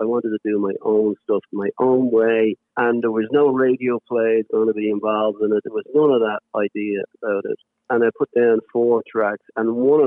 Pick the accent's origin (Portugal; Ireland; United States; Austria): Ireland; Dublin, Leinster; moved away; No, absolutely not. And I don't want it to go. 68 Mangerton Road. I was born in 1944.